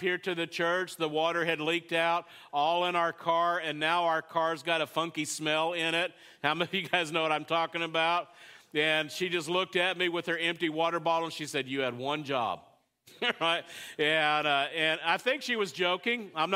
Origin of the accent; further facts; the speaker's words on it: United States; How many of you know, as an American, that's a hard reality to grasp?